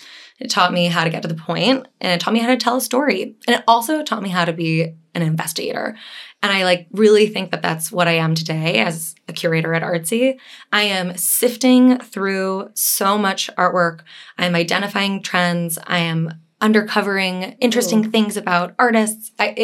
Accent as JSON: {"language": "English", "town": "Fresno", "region": "California", "country": "United States", "said": "And I'm from Fresno, California. We are not a known art city."}